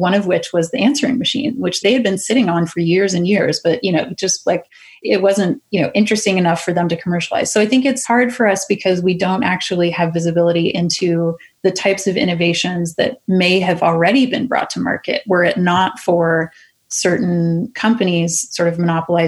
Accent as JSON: {"language": "English", "country": "Canada", "lives_now": "United States", "said": "And I mentioned I'm a Canadian"}